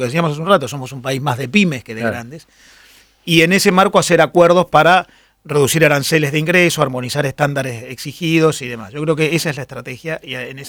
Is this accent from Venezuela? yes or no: no; Argentina; Yo creo que para un país como la Argentina se hace eligiendo nichos, porque precisamente, como decíamos antes, nosotros no somos un país de grandes volúmenes que podemos entrar en cualquier lado.